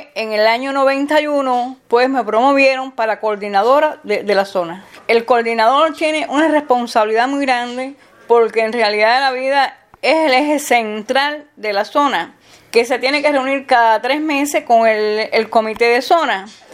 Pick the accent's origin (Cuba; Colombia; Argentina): Cuba; Turín; born there; Yo comencé en Turín, una zona de campo donde yo nací. Yo tenía 14 años, que fue cuando yo ingresé a los CDR.